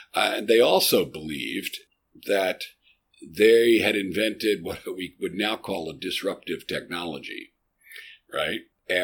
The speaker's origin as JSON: {"language": "English", "town": "Philadelphia", "region": "Pennsylvania", "country": "United States", "said": "the one little biographical note I'll add is that I'm from Philadelphia."}